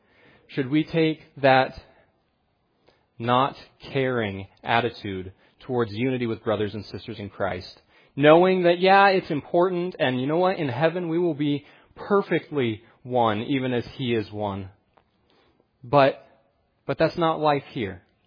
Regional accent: Idaho, United States; I grew up on the Coeur d'Alene Indian Reservation, and it was a very real experience every day of my life.

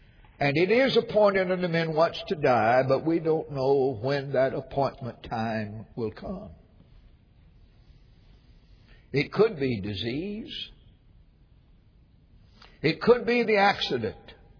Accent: Jackson, Tennessee, United States; born there; I know where I was born. I was born in Jackson, Tennessee, because I wanted to be near my mother.

